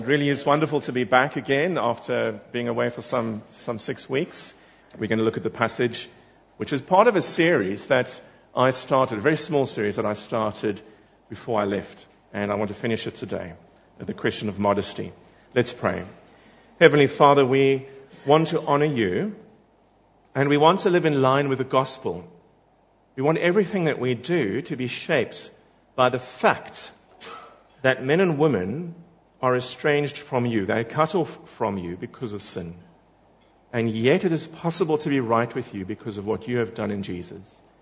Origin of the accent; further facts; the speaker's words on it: South Africa; where I grew up in South Africa, when my dad used to go to work, it was a suit and a tie in the early days when I was a little boy.